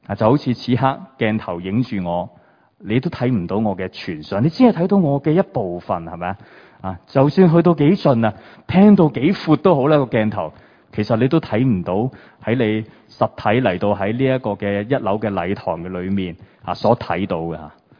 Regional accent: China; 就好似呢我哋中国人呢成日都会讲到啊咩分久必合啊

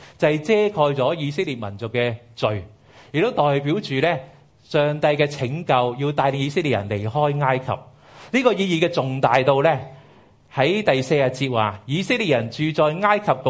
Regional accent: Hong Kong

